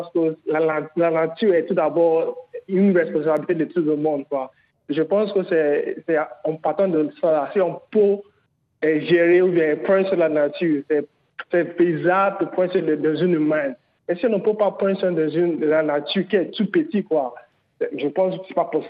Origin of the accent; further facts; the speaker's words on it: Nigeria; moved away as an adult; now in Ouagadougou, Burkina Faso; J'ai quitté le Nigeria pour Ouaga, pour Burkina, juste pour réaliser mon rêve de cinéma, en fait.